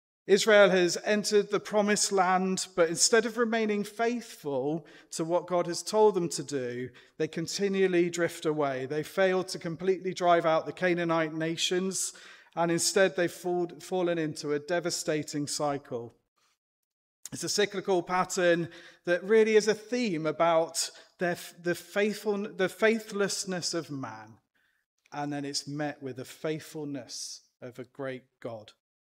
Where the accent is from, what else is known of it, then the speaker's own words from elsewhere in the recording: England, United Kingdom; and I am English. I'm really sorry.